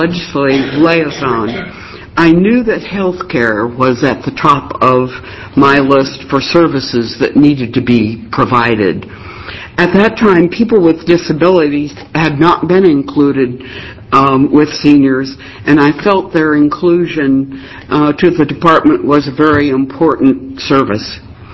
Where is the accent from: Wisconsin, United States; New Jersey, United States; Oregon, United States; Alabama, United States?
Oregon, United States; Salem; Good evening. … from Salem, Oregon.